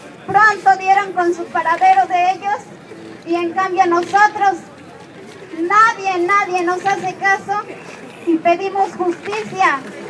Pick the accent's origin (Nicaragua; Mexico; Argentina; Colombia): Mexico; Michoacán; Yo vengo de Michoacán también